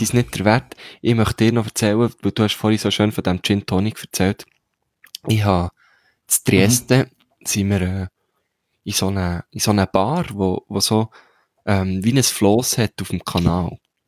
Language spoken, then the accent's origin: German; Switzerland; wir sind Schweizer.